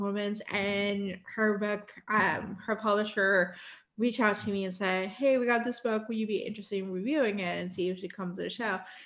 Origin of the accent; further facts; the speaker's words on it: San Juan, Puerto Rico; I grew up in San Juan, Puerto Rico, and San Juan is similar to Miami.